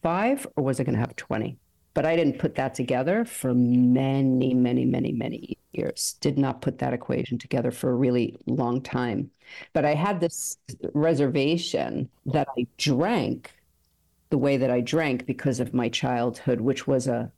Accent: Bronx, New York, United States; I grew up in the South Bronx in a very violent time, in a very scary neighborhood.

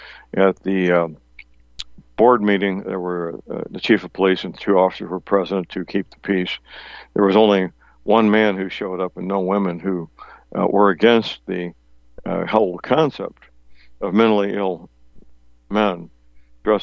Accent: Steelville, Missouri, United States; Here locally in my hometown, Steelville, Missouri

